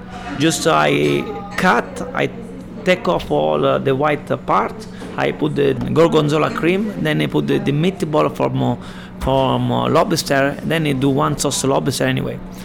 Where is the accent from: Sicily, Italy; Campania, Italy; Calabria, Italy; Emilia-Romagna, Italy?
Sicily, Italy; Catania; English is a second language; I'm from Catania